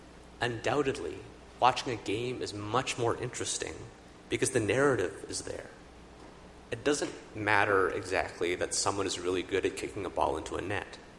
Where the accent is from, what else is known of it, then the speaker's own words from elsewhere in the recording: Edmonton, Alberta, Canada; I'm from Edmonton, and when Edmonton plays Calgary, the stadium is always full